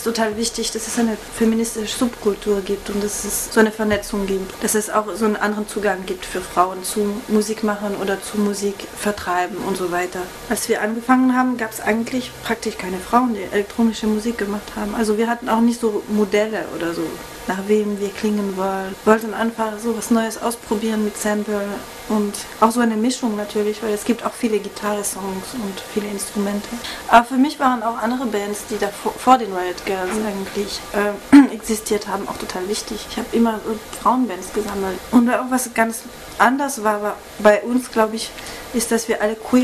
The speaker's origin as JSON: {"language": "German", "country": "Switzerland", "tie": "born or raised there", "said": "wenn man nach Österreich geht oder in die Schweiz, wo ich aufgewachsen bin"}